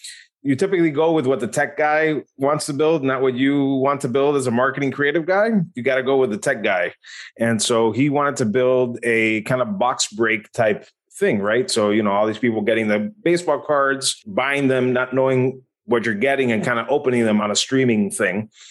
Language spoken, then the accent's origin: English; Miami, Florida, United States; Well, born and raised in Miami and being in tech